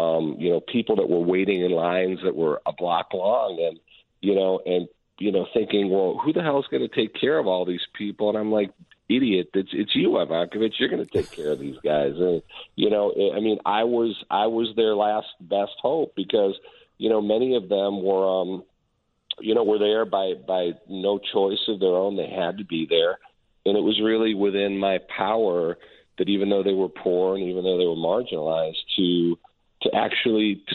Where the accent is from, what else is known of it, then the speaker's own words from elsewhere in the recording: Chicago, Illinois, United States; look, I'm an immigrant. I grew up on the north side. I grew up in Uptown and Edgewater. And then I graduated from high school at Glenbrook South up in the North Burbs.